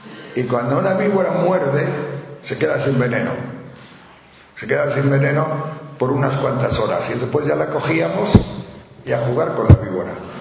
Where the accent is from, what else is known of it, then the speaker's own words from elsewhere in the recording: Castile and León, Spain; Yo me acuerdo cuando era pequeño, en mi pueblo de León